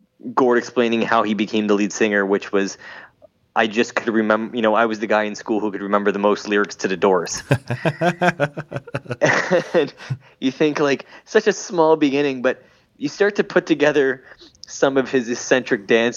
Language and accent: English; Canada; And I think as a Canadian kid, you still think – I still think about that video.